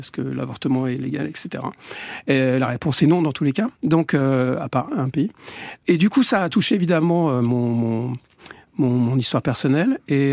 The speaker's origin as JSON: {"language": "French", "town": "Beirut", "region": "Beirut Governorate", "country": "Lebanon", "tie": "born or raised there", "said": "un voyage que j'ai fait en 2017 au Liban, où je suis natif en fait de Beyrouth."}